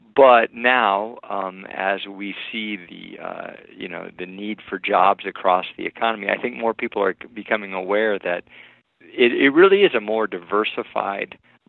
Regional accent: Iowa, United States; now in Northwest Iowa, United States; I'm from Southeast Iowa. I love that area, but I'll admit there's almost no public hunting ground

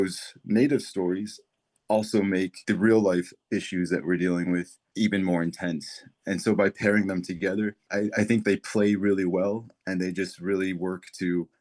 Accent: Chicago, Illinois, United States; I grew up in Chicago, actually.

